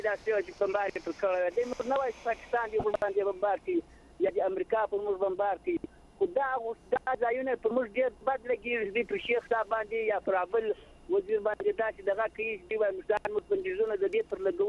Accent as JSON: {"language": "Pashto", "region": "Zabul", "country": "Afghanistan", "said": "زه د زابل د ولایت ته غرد ولسوالۍ"}